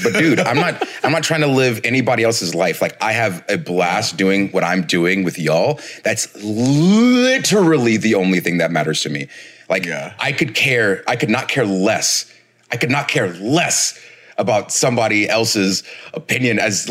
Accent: Marietta, Georgia, United States; you know, I let people know Marietta is the place that I grew up.

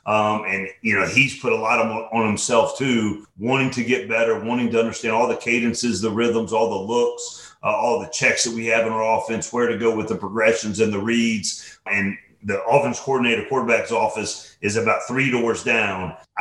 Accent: Atlanta, Georgia, United States; This is my third stint here in Atlanta. I'm born and raised in Atlanta.

